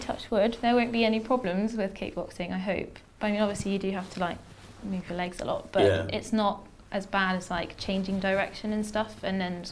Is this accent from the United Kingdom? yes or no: yes; Salisbury, South West England, United Kingdom; Well, I was born in Salisbury, so I'm originally from southern England.